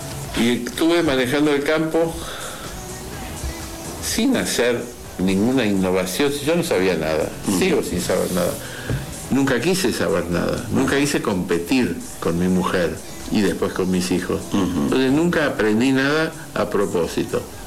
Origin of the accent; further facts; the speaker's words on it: Tigre, Buenos Aires Province, Argentina; born there; Desde que era chico nací en el Tigre.